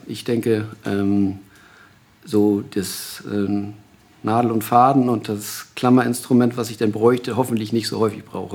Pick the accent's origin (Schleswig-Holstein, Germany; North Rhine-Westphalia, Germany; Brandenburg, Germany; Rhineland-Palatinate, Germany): Schleswig-Holstein, Germany; Flensburg; ich bin ja in Flensburg aufgewachsen